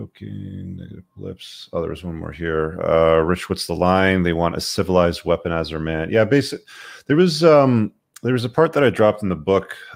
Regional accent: Guam; Jude, we got more than one person watching from Guam tonight. I'm also from Guam.

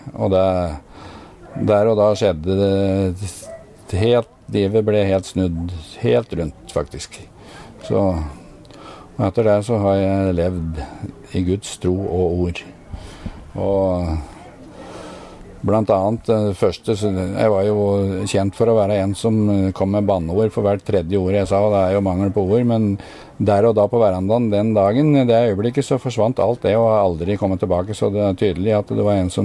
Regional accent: Toten, Innlandet, Norway; moved away as an adult; now in Bamble, Norway; Jeg er født på Toten.

